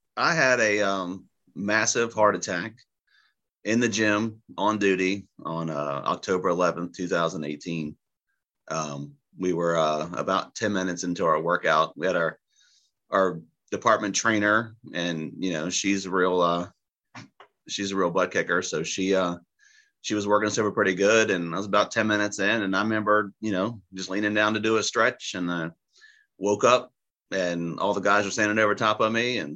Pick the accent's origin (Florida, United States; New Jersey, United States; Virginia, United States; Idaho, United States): Virginia, United States; Colonial Beach; From Virginia, a volunteer in Colonial Beach, my hometown.